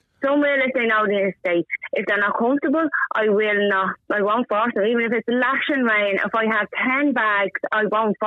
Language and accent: English; Ballymun, Leinster, Ireland; There's Ballymun, I'm from Ballymun.